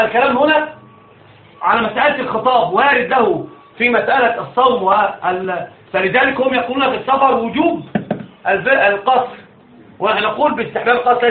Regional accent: Alexandria, Alexandria Governorate, Egypt; لا الأصل أنا صعيدي أصالة وطبعا أنا ما أعرفش حاجة عن الصعيد. أنا أصل كل شيء حياتي كلها في الإسكندرية

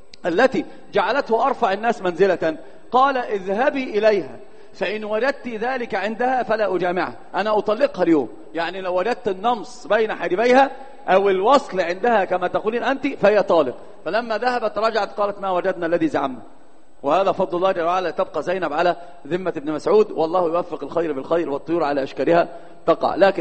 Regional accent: Upper Egypt, Egypt; وفي الصعيد عندنا مشهور جدا هذا الباب

